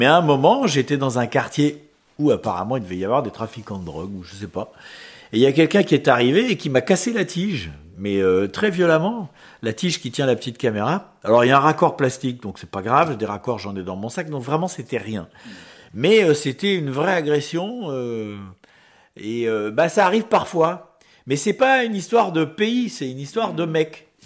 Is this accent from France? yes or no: yes; France; j'oublie que je suis français à ce moment-là